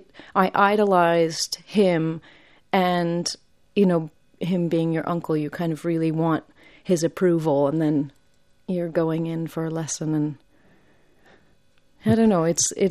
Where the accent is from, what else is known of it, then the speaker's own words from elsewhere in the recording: Ypsilanti, Michigan, United States; also born or lived in Arkansas; I actually moved around a lot. I was born in Arkansas, and my family moved. I've lived in 9 different states. So I lived in Michigan perhaps the longest